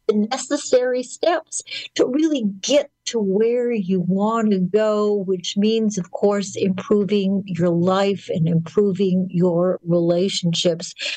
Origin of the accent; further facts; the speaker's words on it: Winnipeg, Manitoba, Canada; and also for my hometown paper in Winnipeg, the Winnipeg Jewish Post and News.